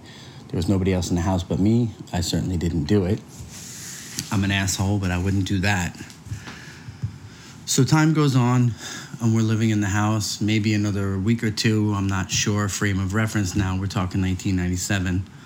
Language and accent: English; Long Island, New York, United States; I'm from Long Island, New York.